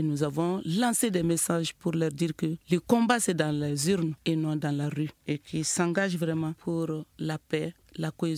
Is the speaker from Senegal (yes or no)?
no; Mali; par rapport à ces élections en vue chez nous au Mali